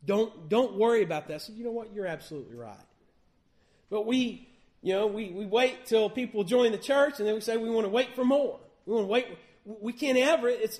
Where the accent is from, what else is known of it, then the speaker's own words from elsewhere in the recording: Alabama, United States; now in Florida, United States; growing up in Alabama, we'd have said it this way: what you waiting for? Now I've lived in Florida for a long time, and I say, what are you waiting for?